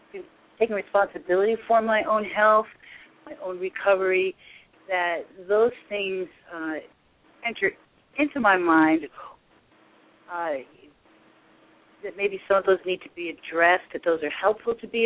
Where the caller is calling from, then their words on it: New York, United States; I'm calling from New York